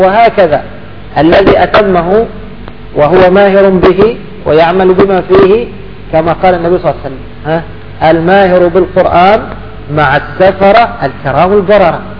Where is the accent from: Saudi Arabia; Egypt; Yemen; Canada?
Egypt; يذهب إلى هذا معهد القراءات عندنا في مصر